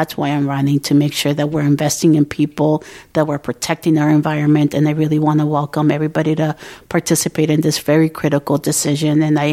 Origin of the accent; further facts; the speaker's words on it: San Diego, California, United States; I'm a first-generation San Diegan, born and raised in San Diego.